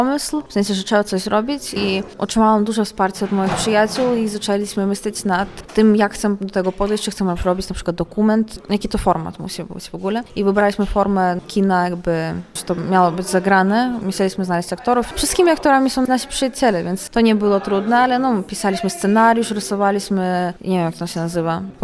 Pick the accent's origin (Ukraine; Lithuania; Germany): Lithuania; Vilnius, Vilnius County; Cała strona z mojej mamy, to my jesteśmy Polakami z Wilna. Od wielu, wielu lat, od wielu pokoleń mieszkamy w okolicach Wilna